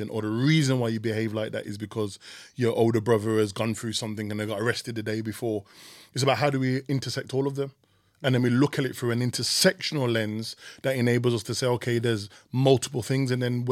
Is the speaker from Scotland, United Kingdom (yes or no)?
no; Birmingham, West Midlands, United Kingdom; I'm young, I'm black, but I'm from Birmingham.